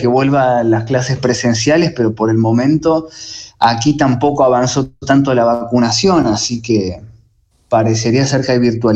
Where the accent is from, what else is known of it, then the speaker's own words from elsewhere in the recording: Buenos Aires, Argentina; me siento en parte del sur, pero soy porteño.